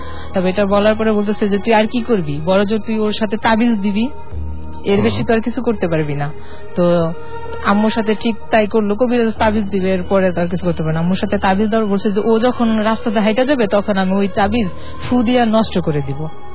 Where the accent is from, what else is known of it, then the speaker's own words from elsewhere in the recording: Madaripur, Dhaka Division, Bangladesh; আমার গ্রামের বাড়ি মাদারীপুরে।